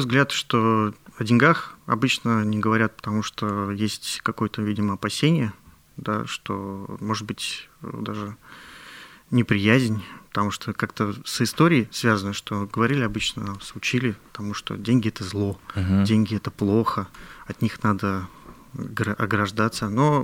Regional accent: Tatarstan, Russia; Ну, во-первых, Татарстан все-таки в европейской части.

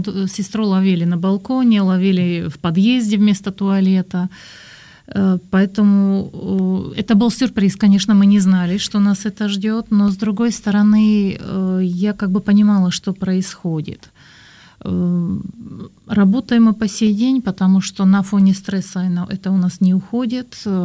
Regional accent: Slovakia; first language Slovak; Russian is a second language; я иностранка, и мой родной язык словацкий

